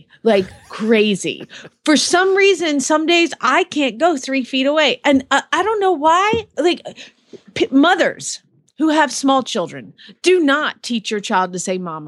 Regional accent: Phoenix, Arizona, United States; from Phoenix, Arizona

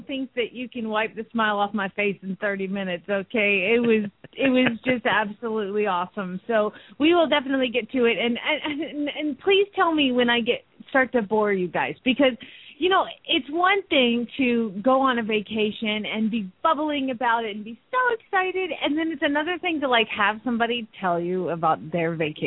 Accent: Phoenix, Arizona, United States; from Phoenix, Arizona

